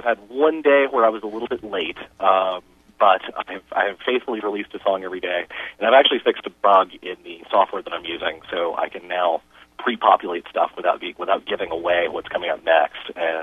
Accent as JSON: {"language": "English", "town": "Nashville", "region": "Tennessee", "country": "United States", "tie": "born or raised there", "said": "I grew up in Nashville, Tennessee, so I think that's really why I don't have a big country thing because I grew up there, and it was just everywhere you turned."}